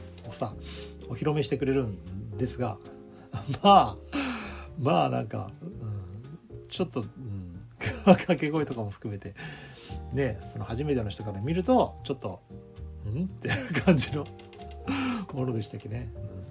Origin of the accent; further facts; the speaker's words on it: Niiza, Saitama, Japan; うちの実家埼玉県新座市、